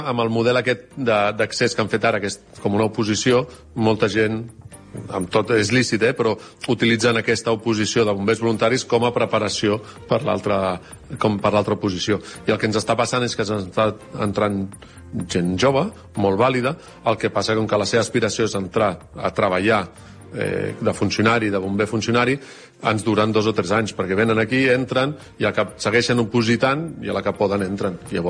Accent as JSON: {"language": "Catalan", "town": "Barcelona", "region": "Catalonia", "country": "Spain", "said": "Jo recordo, jo vivia a Barcelona, jo soc de Barcelona"}